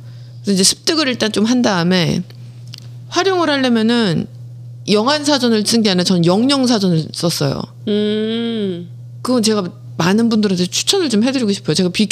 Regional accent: South Korea; 저도 이제 한국에서 왔으니까 영어를 처음에 못 하니까

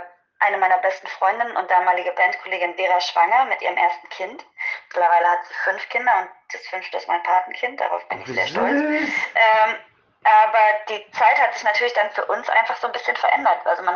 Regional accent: Dresden, Saxony, Germany; In meiner Heimatstadt, in Dresden

